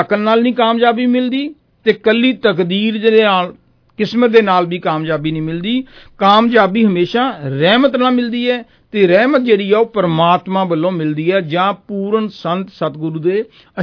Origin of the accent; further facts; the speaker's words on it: Punjab, India; ਕਿਉਂਕਿ ਅਸੀਂ ਪੰਜਾਬ ਤੋਂ ਹਾਂ, ਪੰਜਾਬ ਦੇ ਵਿੱਚ ਪੰਜਾਬੀ ਤਾਂ ਸਾਨੂੰ ਆਉਂਦੀ ਹੈ